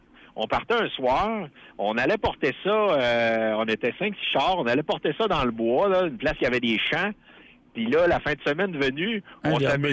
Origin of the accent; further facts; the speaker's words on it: Alma, Quebec, Canada; now in Alberta, Canada; Ouais, puis là, je m'en vais en Alberta, parce que je suis né du Québec.